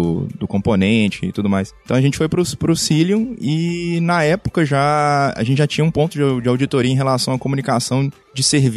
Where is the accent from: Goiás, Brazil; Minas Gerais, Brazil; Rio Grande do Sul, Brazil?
Rio Grande do Sul, Brazil; Porto Alegre; trabalho pro Sicredi. Vim de Porto Alegre aqui pra KubeCon.